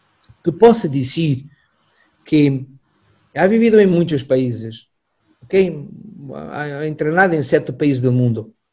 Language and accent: Portuguese; Portugal; Claro que, como português, eu gostaria